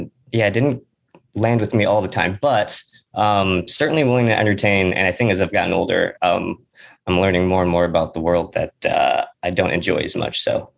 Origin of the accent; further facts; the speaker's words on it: Michigan, United States; also born or lived in South Korea; Michigan, South Korea, if we're going way back, but Michigan. I grew up in Michigan.